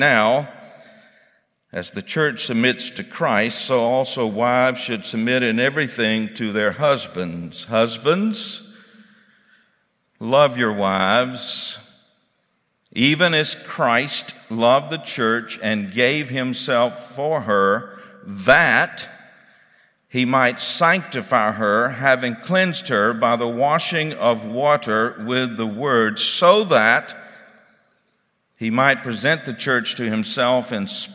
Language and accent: English; Lincolnton, Georgia, United States; moved away as an adult; now in Augusta, United States; When I left my hometown of Lincolnton, that's where I grew up, in 1970.